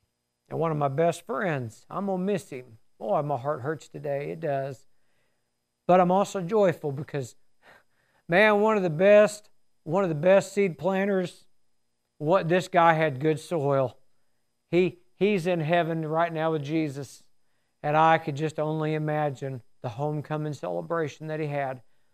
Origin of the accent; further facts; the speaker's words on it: Alabama, United States; I'm from Alabama, so I have a good reason.